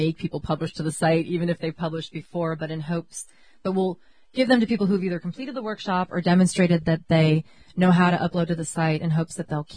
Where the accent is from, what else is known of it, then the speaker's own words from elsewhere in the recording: Santa Cruz, California, United States; I went to Santa Cruz Indie Media because I wanted to know what was going on in my hometown.